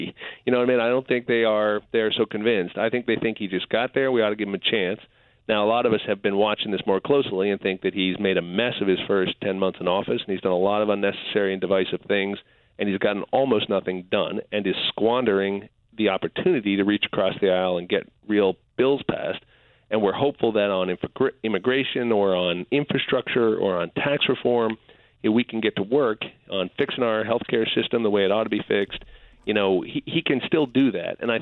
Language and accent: English; New York, United States; You know, as a New Yorker, I have to point out that it bothers me